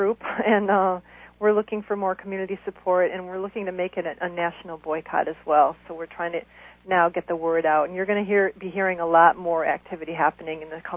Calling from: Ann Arbor, Michigan, United States; I'm calling from Ann Arbor.

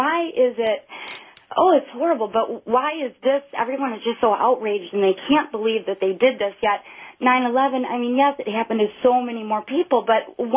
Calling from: Flushing, Michigan, United States; Oh, hi. I'm calling from Flushing.

